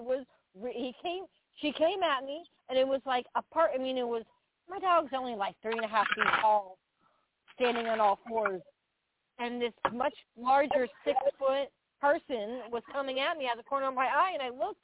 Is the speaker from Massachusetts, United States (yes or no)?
yes; Massachusetts, United States; I grew up in Massachusetts, right? And, like, I had a really big accent when I was younger.